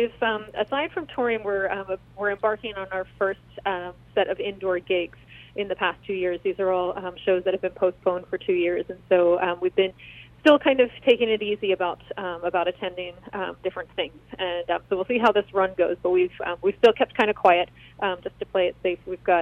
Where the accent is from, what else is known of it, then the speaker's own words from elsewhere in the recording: Pennsylvania, United States; born there; So I am American born. I was born in the Philadelphia area